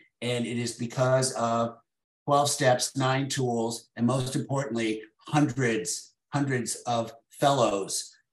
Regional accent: United States; They met in Los Angeles. And I like to say that I'm American made with foreign components.

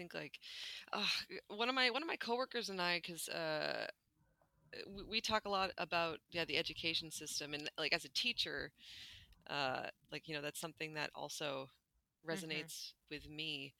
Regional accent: Canada; Like as a Canadian, like because our I think our education system, like public education system, is more or less equal across the board.

